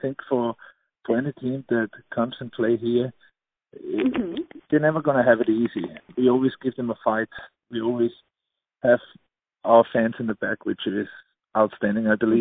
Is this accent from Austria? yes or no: yes; Austria; Well, I grew up in Austria, so my first choice was definitely Austrian teams.